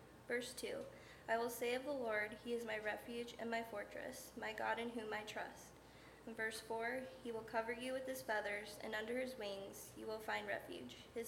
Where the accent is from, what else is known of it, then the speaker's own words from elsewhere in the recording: Columbus, Ohio, United States; I grew up in Columbus and attended the Free Church there.